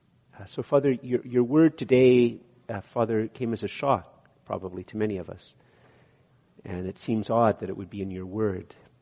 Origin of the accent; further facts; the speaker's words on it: Canada; because some of us, if we're very Canadian, will wonder why it is a bad thing